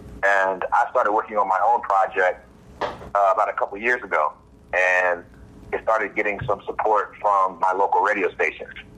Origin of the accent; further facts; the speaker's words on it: Richmond, Virginia, United States; So I started off Richmond, Virginia. It's my hometown.